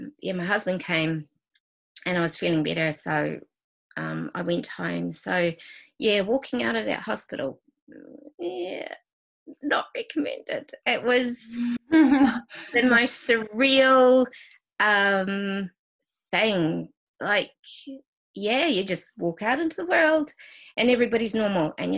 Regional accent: Dunedin, Otago, New Zealand; I grew up in Dunedin, and we now live in Christchurch.

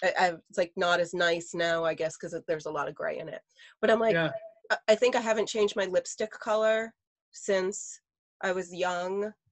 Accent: Manchester, New Hampshire, United States; I grew up in Manchester, New Hampshire. How weird.

